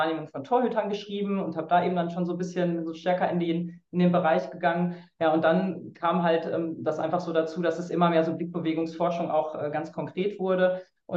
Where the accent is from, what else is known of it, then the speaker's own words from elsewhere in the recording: Münster, North Rhine-Westphalia, Germany; Ich komme ja aus Münster, habe in Münster mein Abitur gemacht und dann auch in Münster angefangen, eben auf Lehramt zu studieren.